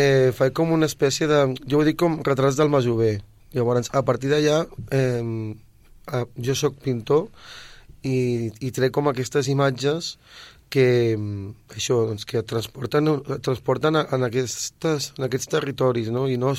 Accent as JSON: {"language": "Catalan", "town": "Reus", "region": "Catalonia", "country": "Spain", "lives_now": "Sabadell, Spain", "said": "jo sóc de Reus. Llavors, el meu tarannà, la meva manera d'existir és molt nòmada. I vaig per aquí, vaig per allà. Ara estic aquí, porto Sabadell, ara farà 4 anys"}